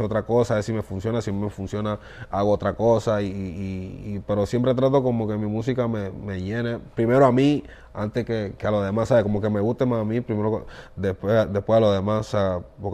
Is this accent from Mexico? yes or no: no; Panama; para que sepan que soy de Panamá, que no lo he olvidado, que sigo siendo el mismo.